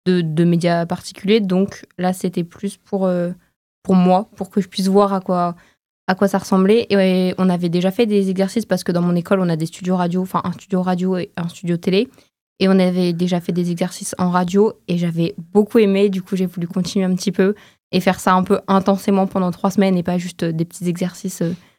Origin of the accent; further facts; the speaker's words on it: Brittany, France; now in Montpellier, France; Je viens de Bretagne, mais je fais mes études à Montpellier depuis quelques années.